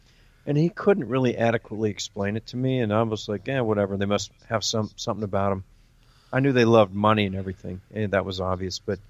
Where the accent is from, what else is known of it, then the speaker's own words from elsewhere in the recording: Midwest, United States; I grew up in the Midwest, and my parents had money, and we belonged to a private country club.